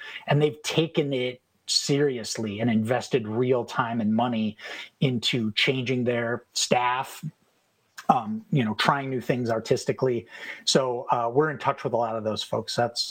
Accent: Twin Cities, Minnesota, United States; now in Madison, United States; No, I grew up in the Twin Cities, but I came here for college like so many of us do.

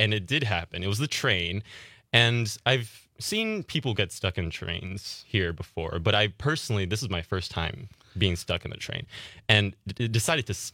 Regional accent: New York City, New York, United States; born there; also born or lived in Virginia; I was born in New York City, and I very quickly moved away from New York City.

